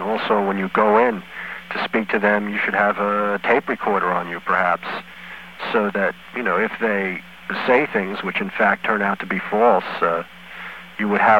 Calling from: Manhattan, New York, United States; Hi, New York, Manhattan.

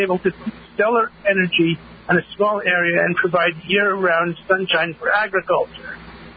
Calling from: Bronx, New York, United States; I'm calling from the Bronx.

